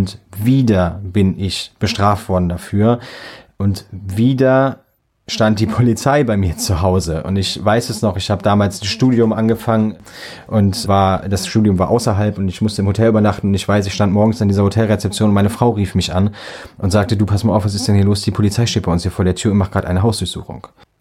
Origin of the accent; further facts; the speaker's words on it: Büchel, Rhineland-Palatinate, Germany; Gut, wer jetzt Büchel kennt, weiß auch, wo ich herkomme.